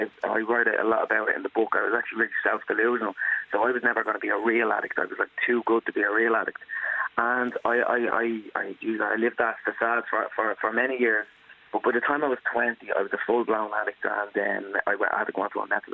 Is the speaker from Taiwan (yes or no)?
no; Blanchardstown, Leinster, Ireland; also born or lived in Drumheath; Home for me, I lived most of my life since I was 6 years of age in Blanterstown in West Dublin.